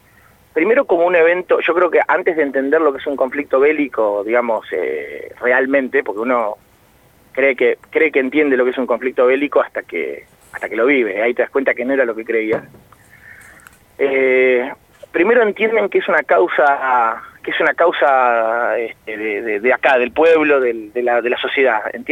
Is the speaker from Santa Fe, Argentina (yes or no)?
no; Buenos Aires, Argentina; born there; now in Tierra del Fuego, Argentina; Yo soy nacido en Buenos Aires, en Capital, vivo en Tierra del Fuego ahora 15 años